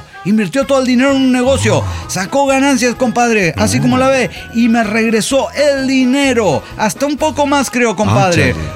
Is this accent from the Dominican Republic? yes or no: no; Mexico City, Mexico; de la Ciudad de México.